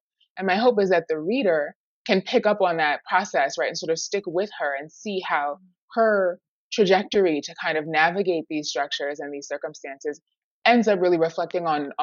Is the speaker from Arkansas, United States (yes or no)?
no; New York City, New York, United States; Harlem, for me, you know, it's my hometown.